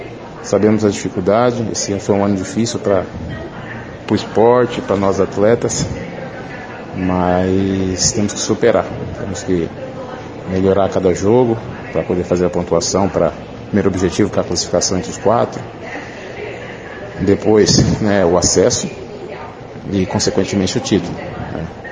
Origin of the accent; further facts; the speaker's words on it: São Paulo, Brazil; Como sou de São Paulo, mas a gente sabe da tradição da cidade